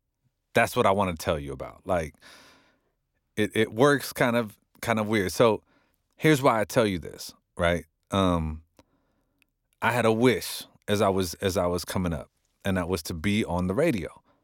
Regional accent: Los Angeles, California, United States; This was like the pinnacle of my dream, was to do radio in my hometown where my family could listen to me. So that was here in Los Angeles.

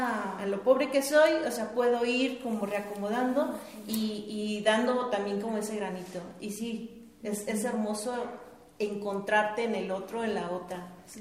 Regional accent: San Luis Potosí, Mexico; yo soy de San Luis Potosí y llegué de pura casualidad.

